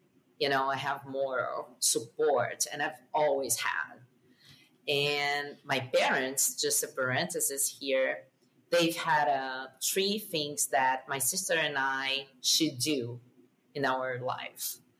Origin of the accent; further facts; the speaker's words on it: Brazil; English is a second language; I am a woman from Brazil.